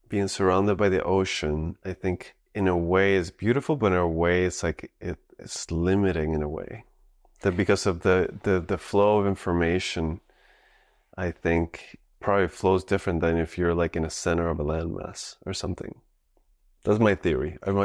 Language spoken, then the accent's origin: English; Puerto Rico; growing up in Puerto Rico, I think like really, I mean, like a lot of places I imagine, but I feel like it really stifles that freedom